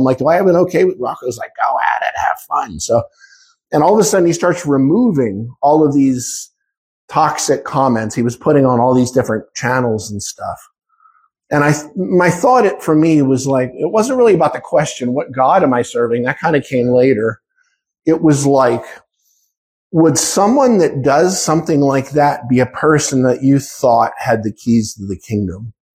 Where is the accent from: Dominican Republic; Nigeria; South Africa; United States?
United States; New Jersey; maybe it's because I'm from New Jersey.